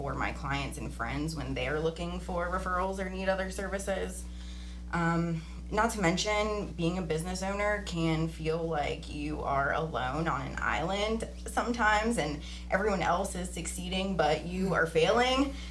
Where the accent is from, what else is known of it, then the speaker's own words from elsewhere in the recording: Pennsylvania, United States; now in Effingham, United States; I've lived in Effingham since 2018. I'm originally from Pennsylvania, but Effingham is where I've really flourished